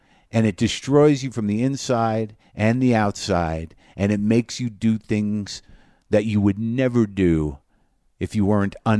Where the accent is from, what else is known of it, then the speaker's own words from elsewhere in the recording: New Mexico, United States; I am in my home state of Nuevo Mexico. I'm up in the Santa Fe area.